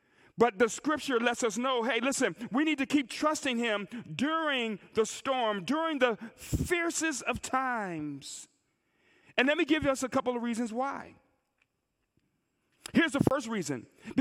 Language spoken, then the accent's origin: English; Buffalo, New York, United States; I grew up in Buffalo, New York, in the hood, y'all. I mean, in the hood, in Buffalo, New York, in the hood. I don't know if you've been to Buffalo, but I grew up on the east side